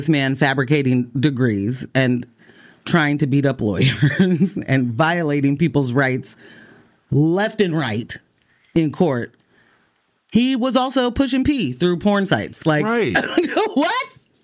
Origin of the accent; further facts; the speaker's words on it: Portland, Oregon, United States; I'm from Portland, so I have heard every NBA season that we're rebuilding.